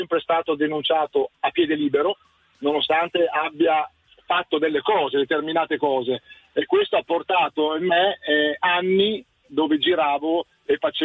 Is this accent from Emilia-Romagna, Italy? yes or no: yes; Reggio Emilia, Emilia-Romagna, Italy; Di Reggio Emilia.